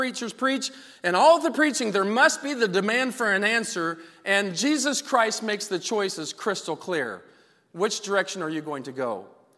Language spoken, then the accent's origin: English; Kansas, United States; I grew up in Kansas, and I've been out bird hunting out in the middle of nowhere in the fields of Kansas